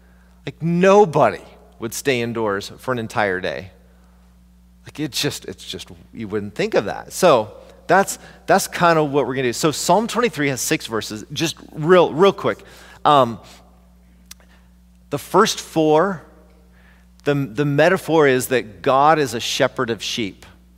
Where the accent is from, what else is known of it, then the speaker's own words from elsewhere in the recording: New York, United States; Some of you might consider yourself a city folk, like I'm a New Yorker, right?